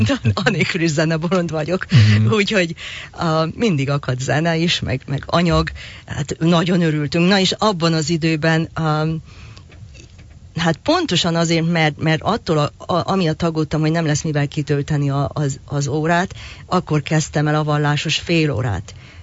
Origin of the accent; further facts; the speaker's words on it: Transylvania, Romania; now in Hungary; én akkor jöttem, mi 80-ban jöttünk Erdélyből, tehát én nem ismertem, nem itt születtem